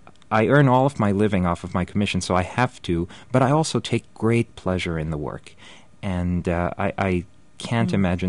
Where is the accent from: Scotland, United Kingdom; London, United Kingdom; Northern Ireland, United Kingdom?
London, United Kingdom; also born or lived in New York / Paris; now in United States; Well, my earliest memories actually were growing up in London, where I spent 10 years of my life. And between New York, London, Paris, various parts of the Middle East